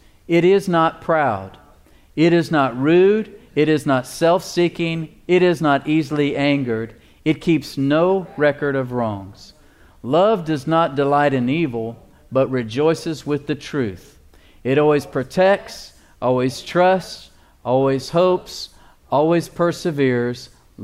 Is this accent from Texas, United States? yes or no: yes; La Porte, Texas, United States; Now, I grew up in La Porte.